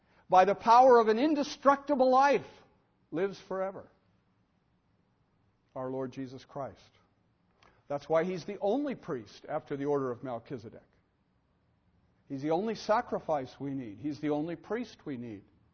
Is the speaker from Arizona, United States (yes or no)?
no; Alameda, California, United States; I can remember when I was a kid driving around my hometown, Northern California, Alameda, my grandmother, we'd pass house after house.